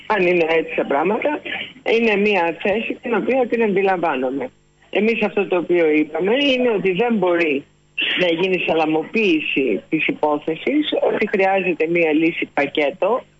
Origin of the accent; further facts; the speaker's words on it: Greece; Θεωρούσα πάντα ότι εκπροσωπώ τη χώρα μου, την Ελλάδα, την πατρίδα μου